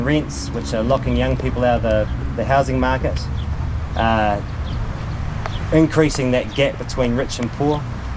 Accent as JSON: {"language": "English", "region": "Auckland", "country": "New Zealand", "tie": "born or raised there", "said": "I grew up in Auckland. I'm an old boy of Avondale College and Auckland University. So I've spent many years in Auckland. As Gareth said, my family is still in this electorate, and so I come back here often"}